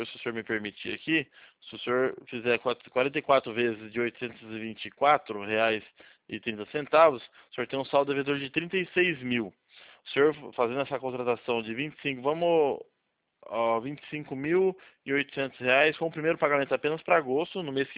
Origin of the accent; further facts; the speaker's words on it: Campinas, São Paulo, Brazil; Eu estou em Campinas, eu sou de Campinas mesmo.